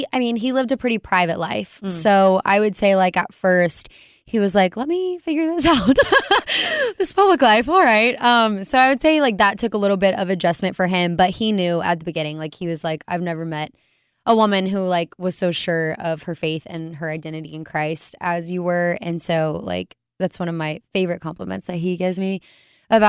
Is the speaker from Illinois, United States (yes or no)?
no; Alabama, United States; born there; now in Waco, United States; Well, not born and raised. I was born in Alabama.